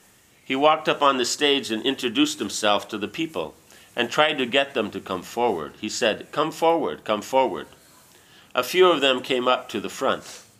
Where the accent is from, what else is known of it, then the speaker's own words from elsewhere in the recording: United States; I said, no, sir, I am not from India. I am from here, the United States.